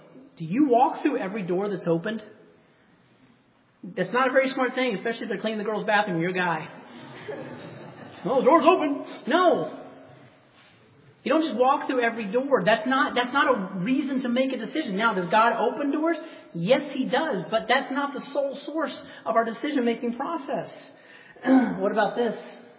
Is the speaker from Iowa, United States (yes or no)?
no; Alabama, United States; It was like studying, and I was from Alabama. We didn't have to study.